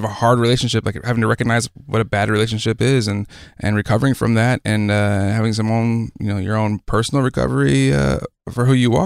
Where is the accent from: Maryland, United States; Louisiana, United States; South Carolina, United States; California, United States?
South Carolina, United States; Beaufort; born there; also born or lived in Hawaii; My dad was in the Marine Corps, so I was born in Beaufort, South Carolina, which is where Parris Island is